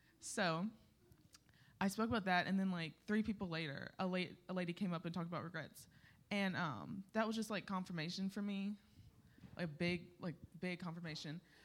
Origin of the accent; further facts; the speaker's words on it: Louisiana, United States; This is like my eighth year and my second year as a counselor here, and I'm from Louisiana, and I come up every year for this camp.